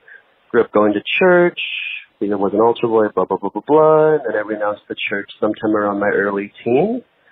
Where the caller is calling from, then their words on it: San Francisco Bay Area, California, United States; I am from the Bay Area in California, sitting here as the world burns all around me.